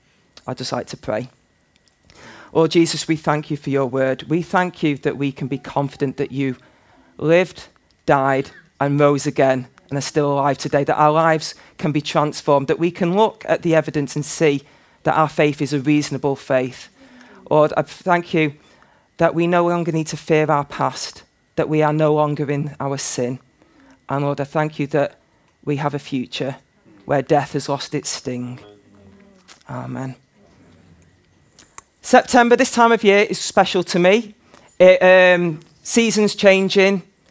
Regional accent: Manchester, North West England, United Kingdom; now in Liverpool, United Kingdom; crossover point where I've spent more of my life in Liverpool than I have in Manchester. Yay. And as a Mancunian, that makes me nervous.

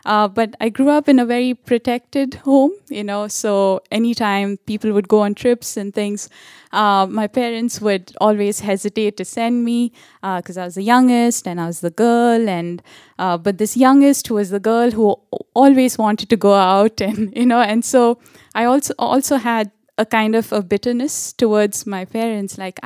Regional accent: Maharashtra, India; growing up in India, if you grow up in any state and go to a school in India, you have to learn English, you have to learn Hindi, which is the national language, and you have to learn the state language. In my case, it was Marathi.

